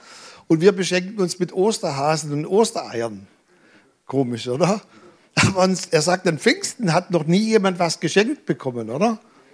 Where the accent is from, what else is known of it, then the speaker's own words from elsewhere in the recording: Denkendorf, Baden-Württemberg, Germany; also born or lived in Balingen; ich bin ja geboren in Balingen, aber den Großteil meiner Kindheit, meiner Jugendzeit habe ich hier in Denkendorf verbracht